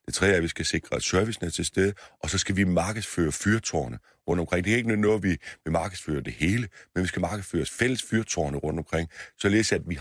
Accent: Region of Southern Denmark, Denmark; Region Sydjylland og Fyn, hvor jeg kommer fra, har fået 1,6% flere statslige arbejdspladser

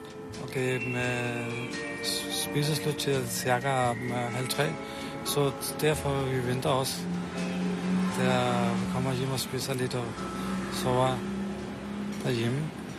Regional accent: Pakistan; Jeg er fra Pakistan.

